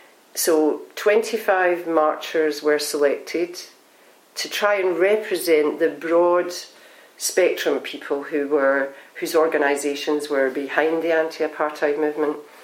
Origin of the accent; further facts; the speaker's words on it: Glasgow, Scotland, United Kingdom; because I'm from Glasgow